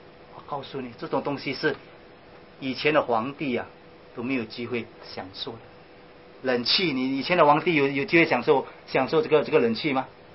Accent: Singapore; 这表示说我们新加坡人在这个时代很丰裕

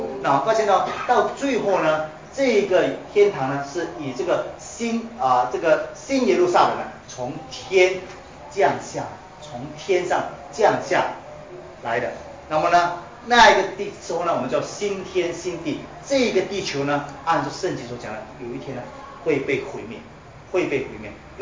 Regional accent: Malaysia; 家里我本身的家乡是在马来西亚。

